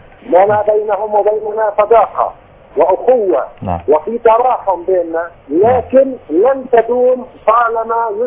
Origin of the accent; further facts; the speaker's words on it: Palestine; انا فلسطيني الاصل